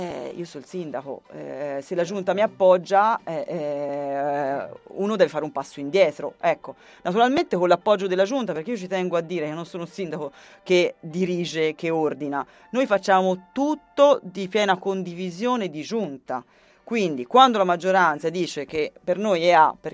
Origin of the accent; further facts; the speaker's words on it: Siena, Tuscany, Italy; sono di Siena, perché gli ultimi 10 anni ho vissuto a Siena, o perché sono una donna, o perché sono giovane